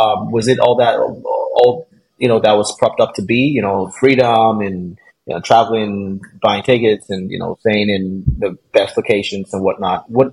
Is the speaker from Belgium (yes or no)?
no; Nigeria; also born or lived in Lagos; Nigeria. That's where I'm from. I was born in Lagos, Nigeria, but grew up in a small little town about 3 hours from Lagos.